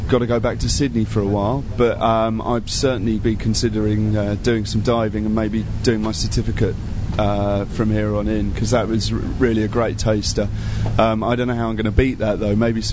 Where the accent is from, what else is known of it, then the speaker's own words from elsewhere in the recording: London, United Kingdom; I'm from London, in obviously the UK.